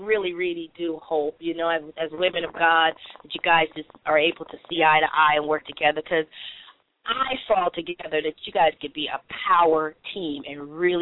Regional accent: California, United States; And I don't know, because I'm from California, too, and, you know

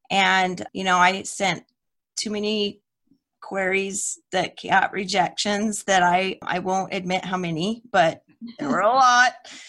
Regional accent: Potlatch, Idaho, United States; now in Las Vegas, United States; It was originally a business that started where I grew up in Potlatch, Idaho. It was a lumber company and then evolved into paper making and stuff. So that's how we ended up in Las Vegas.

